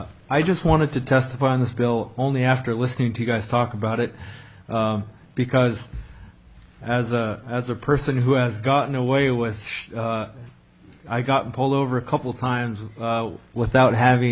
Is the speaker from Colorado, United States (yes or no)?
no; Juneau, Alaska, United States; I'm from Juneau.